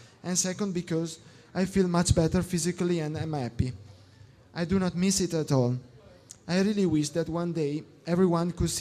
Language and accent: English; Italy; English is a second language; I'm originally from Italy.